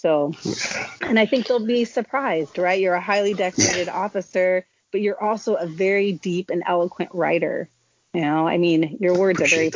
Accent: Michigan, United States; I'm from Michigan originally.

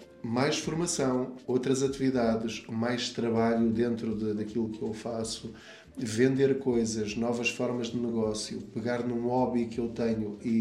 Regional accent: Covilhã, Castelo Branco, Portugal; Eu cresci numa aldeia no Sopé da Serra da Estrela, em Pulul, Conselho da Covilhã.

